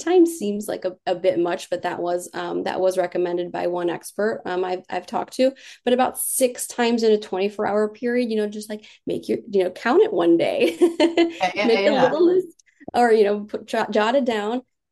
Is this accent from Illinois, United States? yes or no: yes; Illinois, United States; But I grew up outside of Chicago and I know those brutal winters.